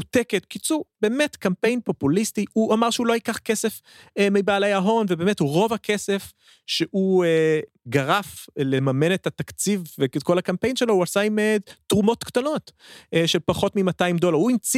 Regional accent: United States; Hebrew is a second language; אני חוויתי, אפשר להגיד, כאמריקאי בארצות הברית

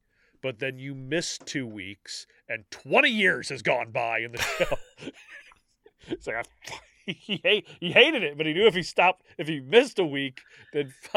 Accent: St. Louis, Missouri, United States; Probably Rusty Wallace was her favorite racer because he's from St. Louis, and we're from the St. Louis area.

